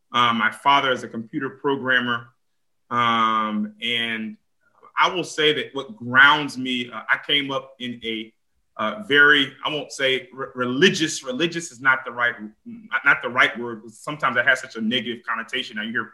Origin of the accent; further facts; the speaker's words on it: Atlanta, Georgia, United States; I'm a native son of Atlanta, Georgia, so I'm a native of the South. Was born and raised in Atlanta.